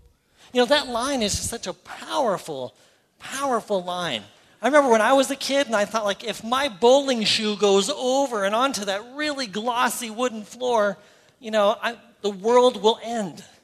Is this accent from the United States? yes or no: no; Canada; I'm a Canadian